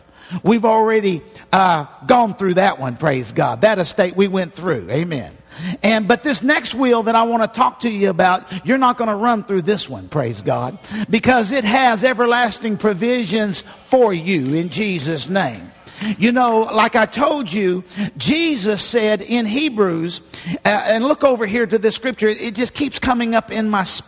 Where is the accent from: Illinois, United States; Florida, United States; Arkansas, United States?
Arkansas, United States; A lot of people think that we came from, near poverty, because, you know, I came from Arkansas.